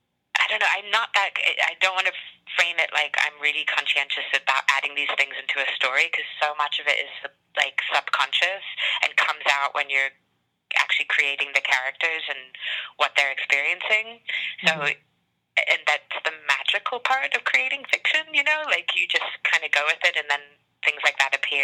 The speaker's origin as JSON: {"language": "English", "region": "England", "country": "United Kingdom", "tie": "born or raised there", "said": "I grew up in England and my mother's sister is from upstate New York, and we would go to New York every summer"}